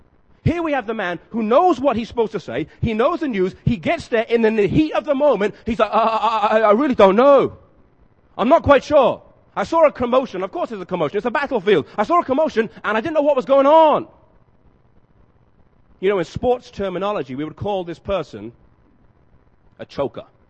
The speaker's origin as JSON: {"language": "English", "region": "England", "country": "United Kingdom", "tie": "born or raised there", "said": "I remember when I was in high school growing up in England"}